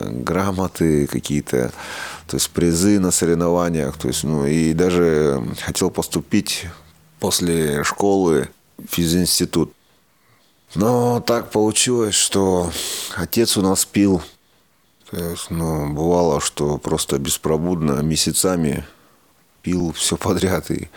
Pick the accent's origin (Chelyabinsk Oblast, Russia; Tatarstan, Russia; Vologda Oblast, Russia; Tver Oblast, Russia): Chelyabinsk Oblast, Russia; Argayash; born there; Я родился в России, в Челябинской области, в небольшом поселке Аргаяш.